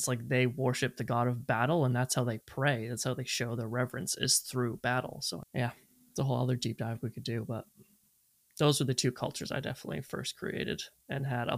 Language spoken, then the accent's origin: English; British Columbia, Canada; I grew up on Vancouver Island, British Columbia